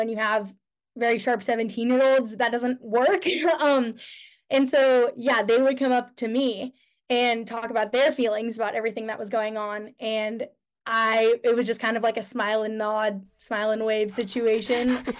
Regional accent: California, United States; all my mom's family, who is my Jewish side of the family, we're all from California. We grew up very close. So I was always like, I mean, I still will probably until I die feel like California is my home

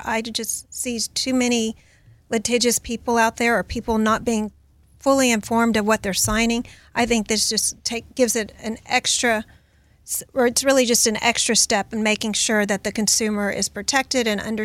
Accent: Texas, United States; And since I'm from Texas and since I'm in real estate, I started with real estate contracts.

